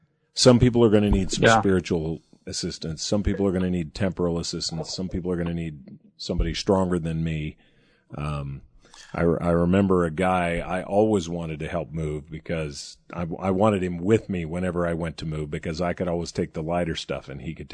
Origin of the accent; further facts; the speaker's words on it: St. George, Utah, United States; and I'm from St. George.